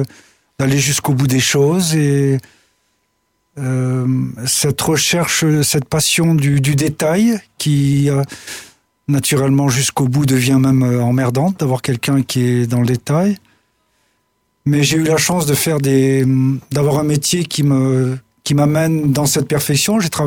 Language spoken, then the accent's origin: French; Algeria; born there; Je suis né en Algérie.